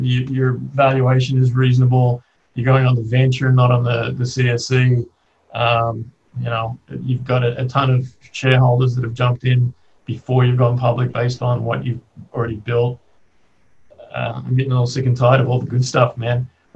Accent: Australia; I'm Australian

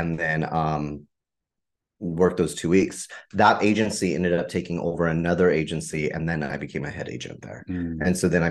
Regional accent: California, United States; Yeah, I was raised literally in the Sacramento Valley.

